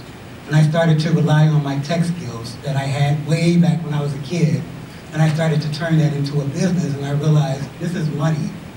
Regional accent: Chicago, Illinois, United States; I am from Chicago on the West Side, and growing up on the West Side, we didn't see a lot of people who were involved in technology.

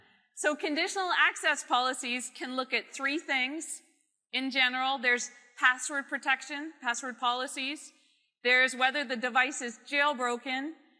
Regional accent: Canada; now in United States; so I'm Canadian and American now

